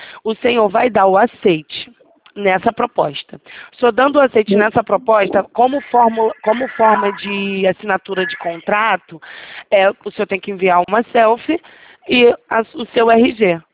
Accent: Rio de Janeiro, Brazil; sou do Rio de Janeiro.

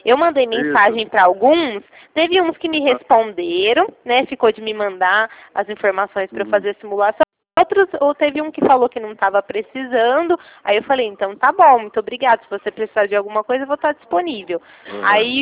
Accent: São Paulo, Brazil; eu falei que eu sou do estado de São Paulo

